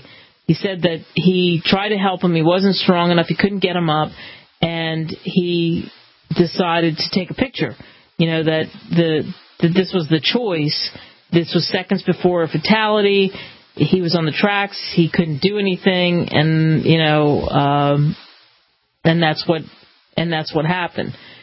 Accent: New York City, New York, United States; Originally, I am from New York City, and I have definitely used the subway in my lifetime.

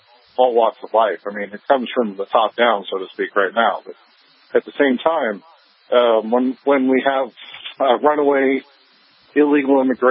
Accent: California, United States; This is the lowest populated state, which is, you know, one of the nicest things. But I'm from California, the highest populated state.

